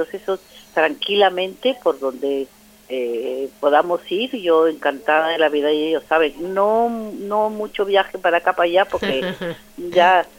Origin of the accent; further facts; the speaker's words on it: Peru; now in Spain; siendo tanto embajadora de mi país, de Perú, yo llevo ya muchos años aquí en España, más que en mi tierra